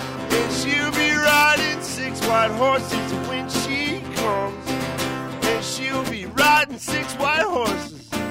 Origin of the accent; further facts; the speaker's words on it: Pungo, Virginia, United States; Yeah, well, I'm from here. My family's all from Pungo. Well, most of my mom's side of the family. And, I grew up here playing music in church and stuff.